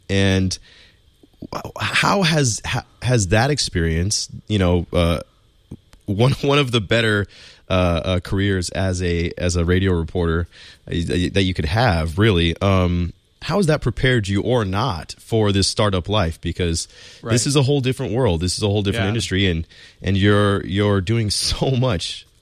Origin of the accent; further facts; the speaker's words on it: Phoenix, Arizona, United States; now in San Francisco, United States; I grew up in Phoenix, Arizona, but I'm terrible at being like a tourist in my own place. I never went to the Grand Canyon until I came to San Francisco.